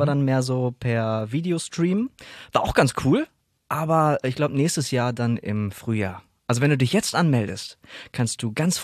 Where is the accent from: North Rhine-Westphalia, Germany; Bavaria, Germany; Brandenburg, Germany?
North Rhine-Westphalia, Germany; Herten; im nördlichen Ruhrgebiet zwischen Gelsenkirchen, Haltern, Herne und mein Heimatort ist Herten.